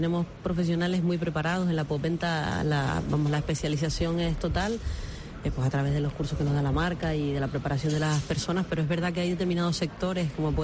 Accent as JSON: {"language": "Spanish", "town": "Ingenio", "region": "Canary Islands", "country": "Spain", "said": "Yo soy de Ingenio y vivo en la playa del Burrero."}